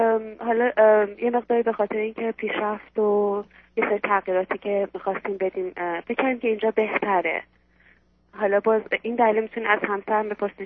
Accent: Iran; moved away as an adult; now in Dubai, United Arab Emirates; از ایران، بله، از ایران مهاجرت کردیم به دبی

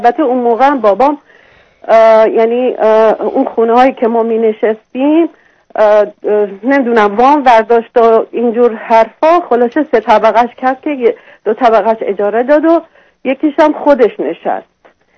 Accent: Iran; moved away as an adult; now in United States; 24 سال پیش که من از ایران در اومدم بیرون، اومدم خارج، بعد اومدم امریکا،

